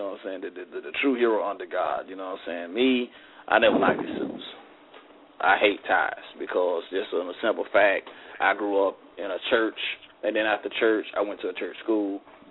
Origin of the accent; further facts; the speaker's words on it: the South, United States; but you understand I grew up in the South.